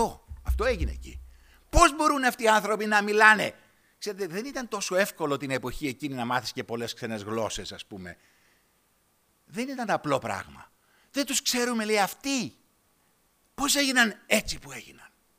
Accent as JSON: {"language": "Greek", "town": "Rentis", "region": "Attica", "country": "Greece", "said": "εγώ από το Ρέντι ήμουν έτσι."}